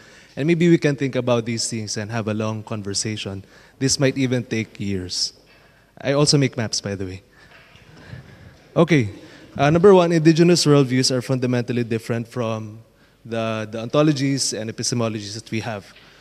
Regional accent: Philippines; now in New Zealand; from the Philippines. I live in Aotearoa, also known as New Zealand.

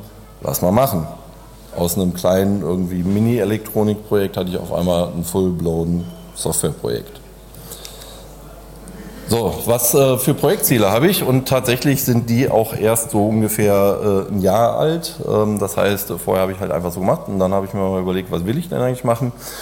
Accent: Cologne, North Rhine-Westphalia, Germany; ich komme aus Köln

